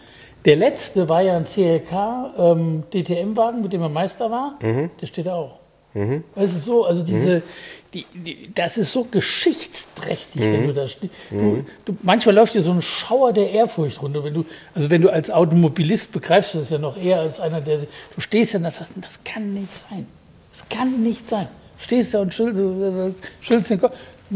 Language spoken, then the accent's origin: German; North Rhine-Westphalia, Germany; ich bin im Siegerland aufgewachsen